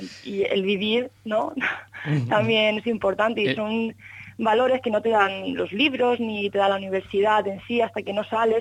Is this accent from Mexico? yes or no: no; Elche, Valencian Community, Spain; yo soy de Elche, nunca había salido de casa durante tanto tiempo.